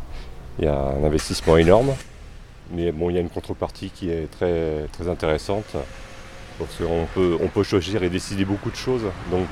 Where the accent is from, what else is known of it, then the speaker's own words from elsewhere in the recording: Orléans, Centre-Val de Loire, France; moi je suis natif d'Orléans voilà, à l'origine.